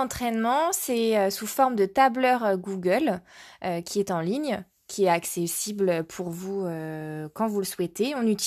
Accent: Grand Est, France; now in Paris, France; j'ai 29 ans, je viens d'Alsace. Je suis à Paris depuis 6 ans maintenant.

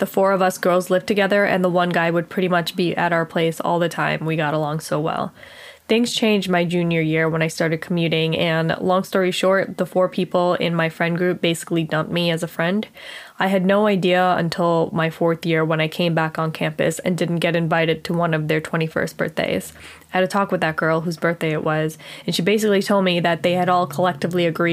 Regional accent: Edison, New Jersey, United States; I'm from Edison, New Jersey, and I'm 25 years old.

